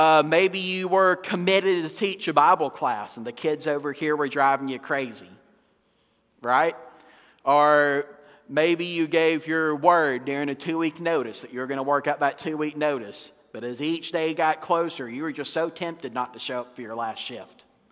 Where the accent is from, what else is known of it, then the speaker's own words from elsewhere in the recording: Georgia, United States; now in Florida, United States; that I'm not from Florida, right? So I'm from up northwest Georgia, up in the mountains. And so I did leave my home state, and I left all my family who lives there and all my friends.